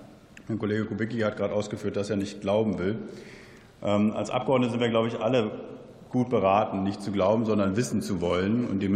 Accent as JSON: {"language": "German", "country": "Germany", "said": "es tut insbesondere uns als Deutsche nicht gut"}